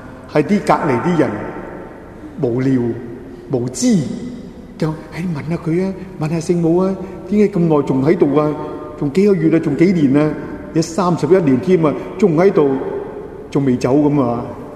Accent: China; 理唔理解到我哋中国人嗰种感情咧

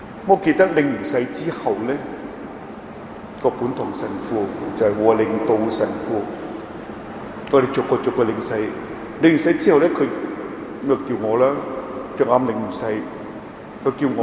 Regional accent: Hong Kong; 因為我從香港來嘛，

